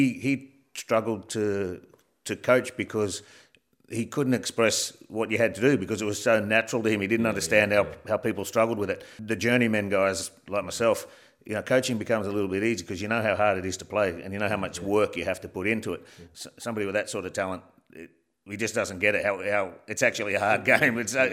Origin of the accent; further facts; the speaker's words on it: Australia; it kills me as an Australian to say it